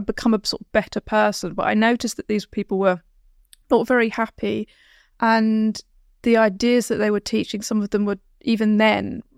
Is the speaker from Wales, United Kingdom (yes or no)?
no; London, United Kingdom; I grew up in South London, kind of Kent area, quite a working class family. So, my dad was a taxi driver. My mum was a cleaner, and I was the first in my family to go to university.